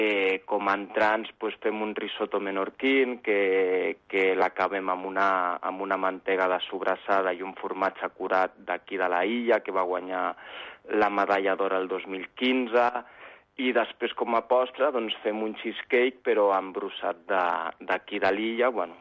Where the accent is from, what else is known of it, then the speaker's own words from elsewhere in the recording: Catalonia, Spain; perquè no t'enganyaré, jo sóc català, és així